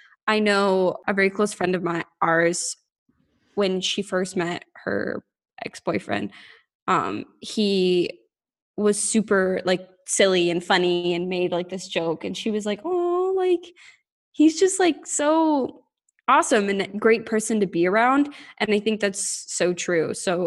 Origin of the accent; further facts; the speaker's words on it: United States; I was like, oh yeah, I'm from America. Or sorry, the United States.